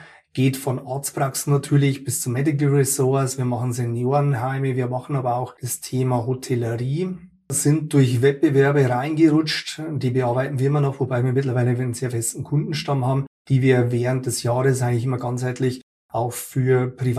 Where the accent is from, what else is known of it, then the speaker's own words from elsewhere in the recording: Regensburg, Bavaria, Germany; ich komme aus Regensburg.